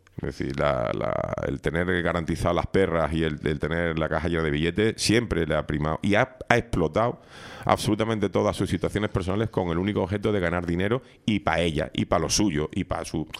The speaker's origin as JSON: {"language": "Spanish", "town": "Seville", "region": "Andalusia", "country": "Spain", "lives_now": "Canary Islands, Spain", "said": "porque yo soy sevillano, tú malagueño y yo sevillano, mira tú. Los dos caídos en Canarias."}